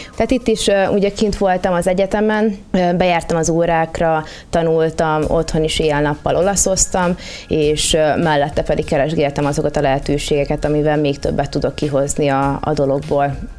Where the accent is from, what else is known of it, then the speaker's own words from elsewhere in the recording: Debrecen, Hajdú-Bihar, Hungary; hogy én debreceni vagyok, ami nem egy borvidék, és én ott végeztem az alapdiplomámat kommunikáció szakon.